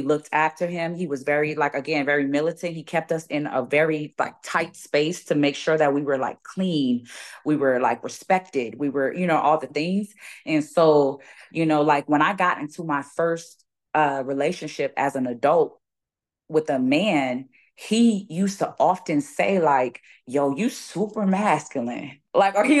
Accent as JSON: {"language": "English", "town": "Joliet", "region": "Illinois", "country": "United States", "tie": "born or raised there", "said": "I was raised in the suburbs of Chicago. I'm born and raised in Joliet, Illinois, and like, which is like a suburb of Chicago."}